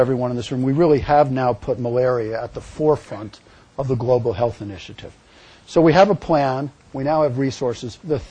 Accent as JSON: {"language": "English", "region": "New York", "country": "United States", "said": "And we're both from New York, Ray"}